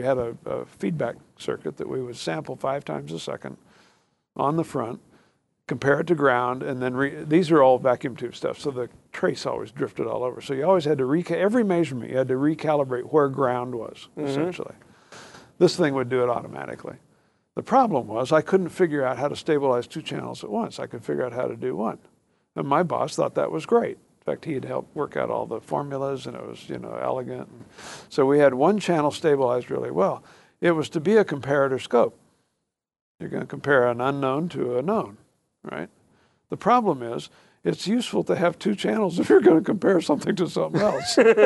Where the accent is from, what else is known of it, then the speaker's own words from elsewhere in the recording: Colorado Springs, Colorado, United States; I'm from Colorado Springs.